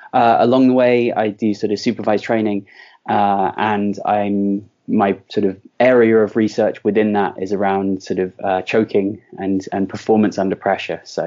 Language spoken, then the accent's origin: English; London, United Kingdom; My dad was actually was from Plymouth, so he was an Argyle fan. But I was raised in London